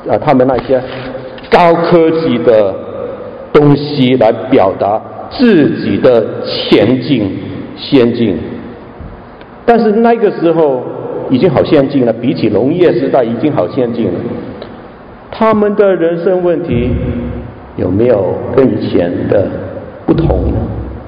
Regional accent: Hong Kong; born there; 我在香港出世，我在香港的时候我们有个字叫做摩登

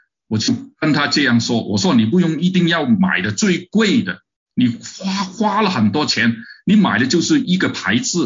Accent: China; also born or lived in Canada

